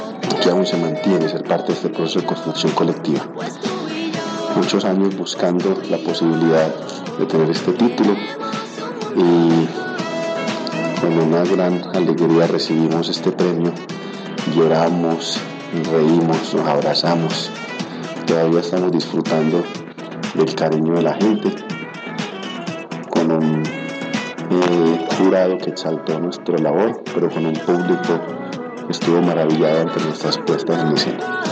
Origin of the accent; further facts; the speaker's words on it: Quindío, Colombia; representáramos realmente lo que somos como quindianos y como colombianos frente al pasillo colombiano